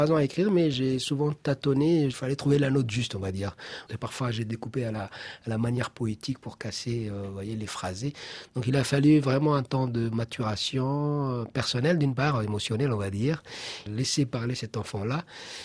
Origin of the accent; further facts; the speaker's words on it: Djibouti; parce que le monde, des fois, il est difficile, hein, et surtout quand on vient de Djibouti.